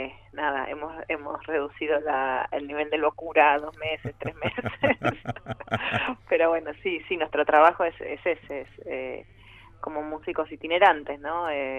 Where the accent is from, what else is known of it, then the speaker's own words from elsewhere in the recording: Argentina; nuestra banda es argentina, somos todos argentinos.